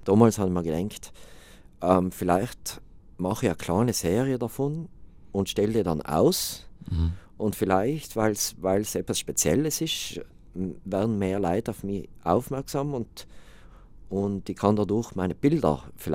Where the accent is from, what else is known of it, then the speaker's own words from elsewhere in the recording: South Tyrol, Italy; natürlich haben sie gewusst, ich bin aus Südtirol